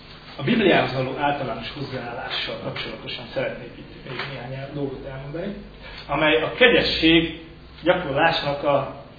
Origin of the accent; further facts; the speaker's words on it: Martonvásár, Fejér, Hungary; Aztán rájöttem, hogy én Martonvásárhoz származom, ami nem falu, csak élőhely.